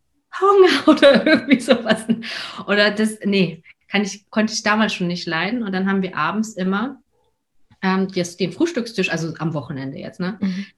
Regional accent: Hamburg, Germany; Ich meine, ich komme aus Hamburg, wir sind sozusagen zurück in die Heimatstadt.

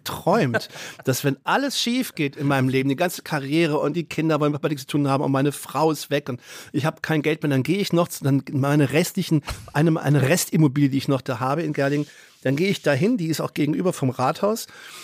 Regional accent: Gerlingen, Baden-Württemberg, Germany; wenn ich dann in meinem Heimatort Gerlingen bin, der 20.000 Einwohner wirklich sehr, sehr klein ist

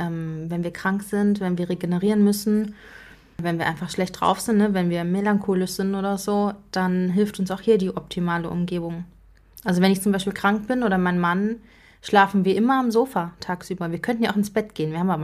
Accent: Swabia, Germany; Ich bin im Schwabenland groß geworden, bei uns hat man näschig gesagt.

